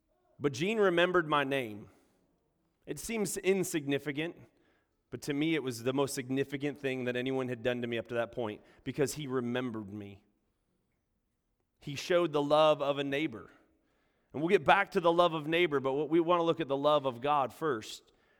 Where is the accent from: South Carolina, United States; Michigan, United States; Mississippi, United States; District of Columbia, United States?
Michigan, United States; Flint; it takes me back quite a few years to my hometown of Flint, Michigan